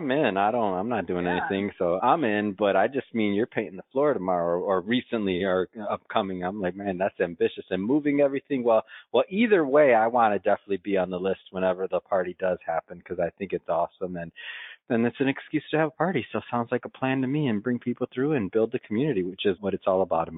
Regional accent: Midwest, United States; I grew up with them. I'm from the Midwest.

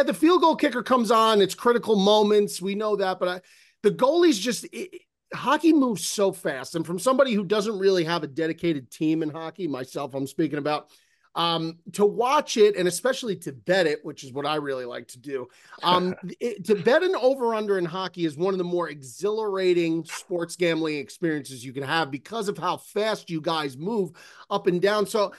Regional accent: New Jersey, United States; I'm from Jersey, so I grew up around, you know, Marty Brodeur

